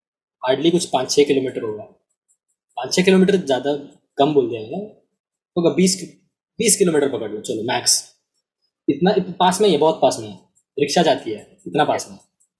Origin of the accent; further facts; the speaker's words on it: India; first language Marathi; मेरी mother tongue की मराठी है, मैं महाराष्ट्र नहीं हूँ।